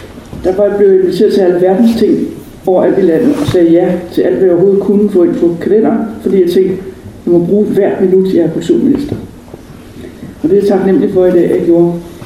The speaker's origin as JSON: {"language": "Danish", "region": "Zealand", "country": "Denmark", "said": "jeg kommer helt ned fra Syddanmark, fra Falster, vi kan nok høre"}